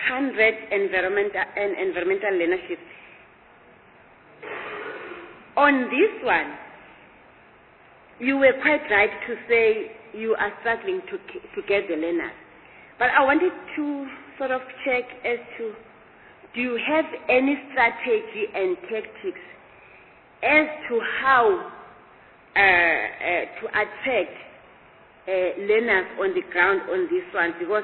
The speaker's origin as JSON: {"language": "English", "region": "KwaZulu-Natal", "country": "South Africa", "said": "I'm from Western Natal"}